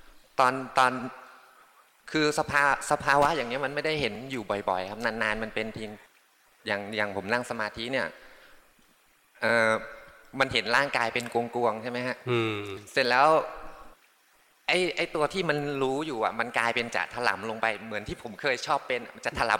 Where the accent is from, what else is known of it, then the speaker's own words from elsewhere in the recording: Chanthaburi, Thailand; ผมก็มาจากจันทร์ครับ